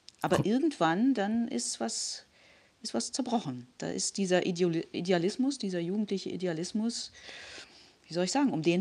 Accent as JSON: {"language": "German", "region": "North Rhine-Westphalia", "country": "Germany", "said": "ich bin in ein, würde man sagen, klassisches katholisches Milieu hineingeboren worden. Ich komme ja aus dem Rheinland, aus einem kleinen Ort zwischen Köln und Bonn. Und da war man katholisch. Also in unserem Dorf gab es kaum Protestanten."}